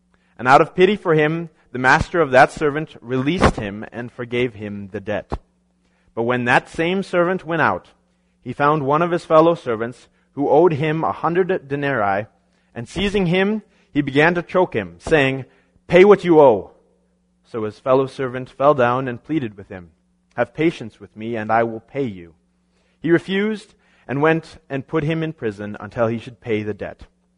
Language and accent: English; Hillsboro, North Dakota, United States; I grew up in Hillsboro, North Dakota.